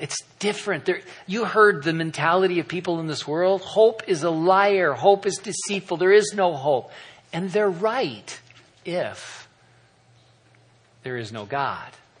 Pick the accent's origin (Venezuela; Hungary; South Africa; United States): United States; California; yeah, I'm out here from California. I'm starting a church.